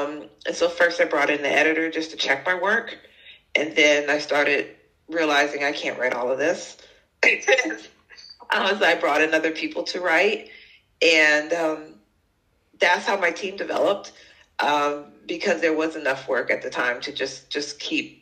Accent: United States; I didn't think of myself as an American writer. I went in as a global writer.

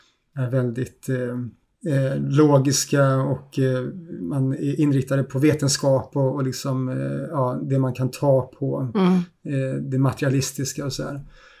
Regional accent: Stockholm, Stockholm County, Sweden; born there; accent: mixed dialect; also born or lived in Swedish west coast / Småland / Södertälje; now in Skåne, Sweden; min dialekt är en ganska blandad dialekt utifrån allt jag, att jag bott på västkusten och i Småland och född i Stockholm

